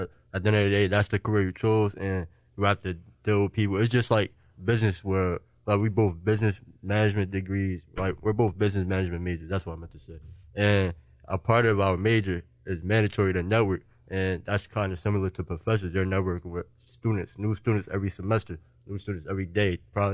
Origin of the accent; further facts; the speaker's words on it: Newark, New Jersey, United States; I dealt with some of the similar stereotypes. I'm from Newark. So it's kind of like the same reputation and it's more up north.